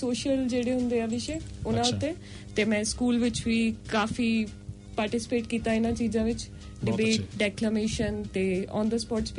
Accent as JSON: {"language": "Punjabi", "town": "Kapurthala", "region": "Punjab", "country": "India", "moved": "yes", "lives_now": "New Zealand", "said": "ਮੈਂ ਸਰ ਕਪੂਰਥਲੇ ਤੋਂ ਹਾਂ"}